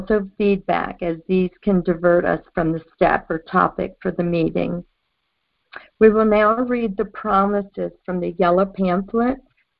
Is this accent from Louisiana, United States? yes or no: yes; Louisiana, United States; I'm originally from Louisiana.